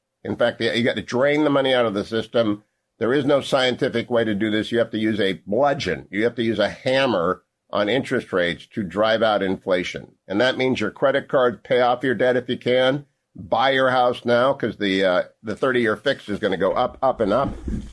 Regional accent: Ohio, United States; I just sort of thought that because I'm just from Ohio

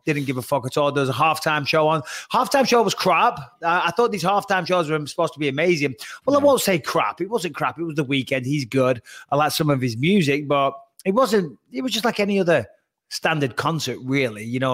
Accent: England, United Kingdom; now in United States; But, I'm English, living in America. I'm trying to assimilate to American culture.

